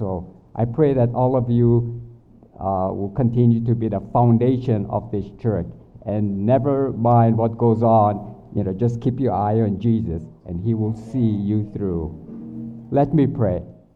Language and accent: English; Hilo, Hawaii, United States; also born or lived in California; I consider California my home, even though I was born and raised in Hilo.